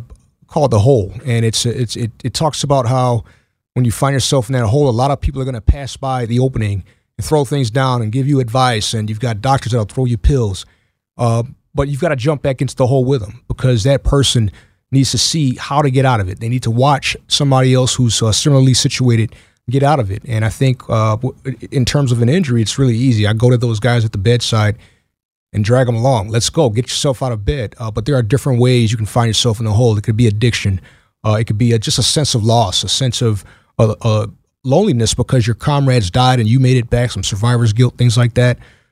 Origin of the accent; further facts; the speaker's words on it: Buffalo, New York, United States; Well, let's see if you can pick up on a theme here. I'm from Buffalo, New York.